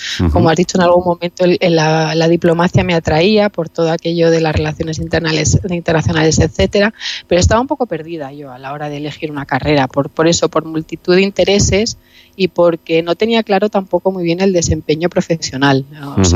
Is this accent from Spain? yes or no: yes; Bilbao, Basque Country, Spain; also born or lived in Madrid; now in Mallorca, Spain; Entonces yo siempre reclamo mi origen de Bilbao, no sé, me siento como bilbaína de corazón uh-huh. y ahora mallorquina de adopción.